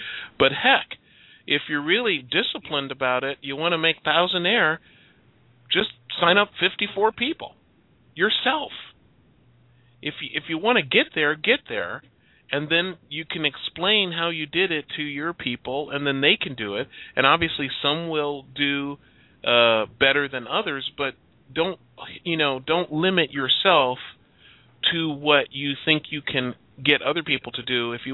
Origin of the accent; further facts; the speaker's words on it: Chicago, Illinois, United States; I mean, I'm from Chicago, and Chicago has one of the largest Polish populations outside of Warsaw